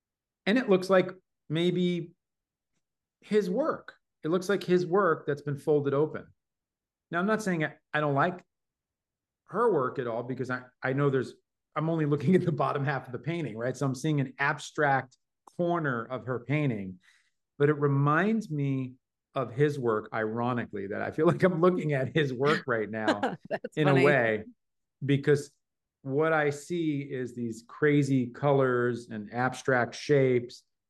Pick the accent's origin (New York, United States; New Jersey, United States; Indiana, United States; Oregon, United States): New York, United States; I come from New York, I come from the streets. I grew up with guys like Zephyr and Futura and Doze and Bill Blast and all the old school graffiti writers